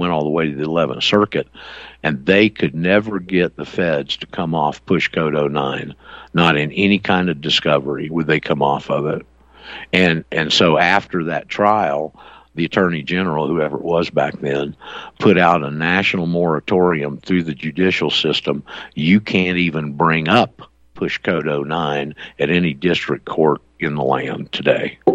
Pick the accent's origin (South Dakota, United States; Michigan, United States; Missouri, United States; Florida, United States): Florida, United States; Panama City; You know I'm from Panama City, right?